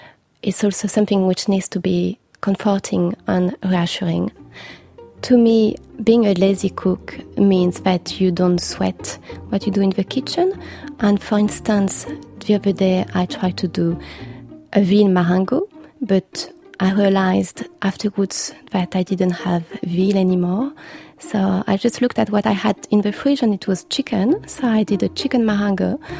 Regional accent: Bourgogne-Franche-Comté, France; English is a second language; I come from Franche-Comté, which is a region in eastern France, very well known for its cheese, and of course the Comté, which comes from the name of the region.

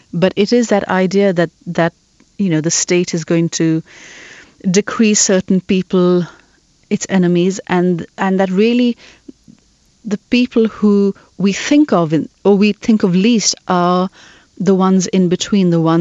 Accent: Karachi, Sindh, Pakistan; when I was growing up in Karachi, we didn't have, you know, you didn't have internet access

